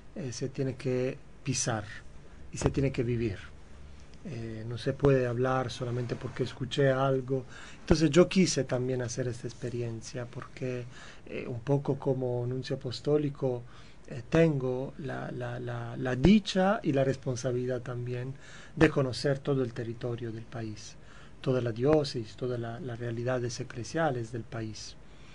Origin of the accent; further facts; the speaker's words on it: Paraguay; como paraguayos